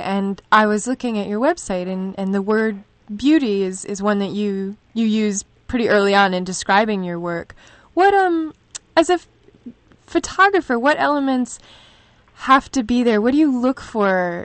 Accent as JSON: {"language": "English", "town": "Des Moines", "region": "Iowa", "country": "United States", "tie": "born there", "said": "I was born in Des Moines."}